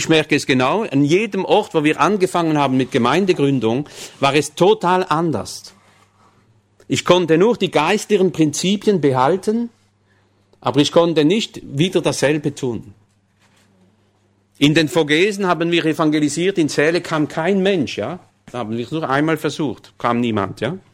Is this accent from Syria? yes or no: no; France; Ich bin Ausländer, ich bin Franzose, aber ich bin nicht von dort, die kennen meine Eltern nicht